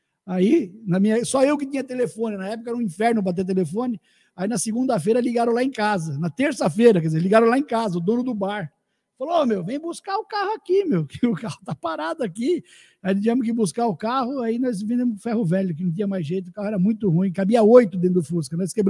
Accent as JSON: {"language": "Portuguese", "town": "São Bernardo do Campo", "region": "São Paulo", "country": "Brazil", "said": "eu sou batateiro, eu sou de São Bernardo, pô. Sou de São Bernardo, já assisti muito jogo lá no Bruno José Daniel."}